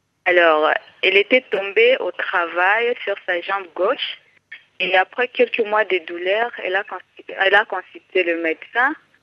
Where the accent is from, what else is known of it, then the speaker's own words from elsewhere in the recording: DR Congo; Et comme c'est difficile de faire l'opération de thrombose ici chez nous au Congo, elle est allée en Inde.